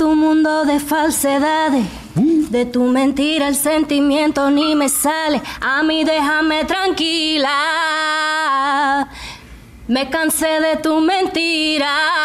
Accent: Manhattan, New York, United States; born there; Bueno, yo nací aquí en Manhattan. Ahí mismo, up the street, by 233.

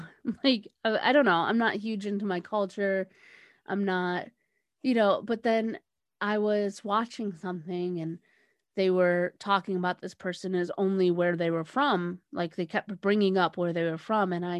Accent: Brazil; now in United States; I come from Brazil, so I am Brazilian.

